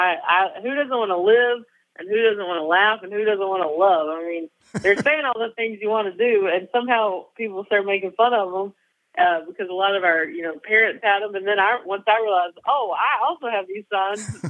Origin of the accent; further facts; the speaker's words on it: North Carolina, United States; And also, I'm Southern. I'm from North Carolina. So storytelling is a big part of, you know, when I was growing up